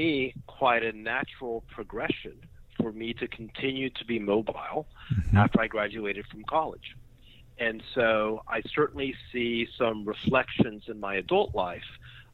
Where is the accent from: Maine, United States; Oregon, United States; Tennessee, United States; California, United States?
Tennessee, United States; Knoxville; born there; moved away as an adult; So I was born in Knoxville, Tennessee. Okay. I do not have a Southern accent. I went to graduate school in New York City. I've not lived in America since I got my MBA 25 years ago.